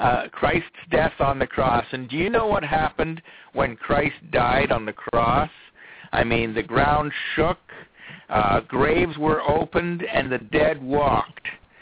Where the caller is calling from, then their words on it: Medoc, Ontario, Canada; I'm calling from Canada, from a small village called Medoc, Ontario, Canada.